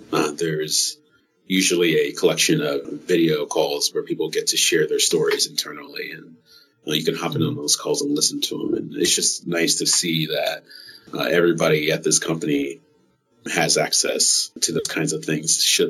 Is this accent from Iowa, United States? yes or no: yes; Iowa City, Iowa, United States; also born or lived in Cedar Rapids; Yeah, I grew up in Iowa, in Iowa City, Cedar Rapids.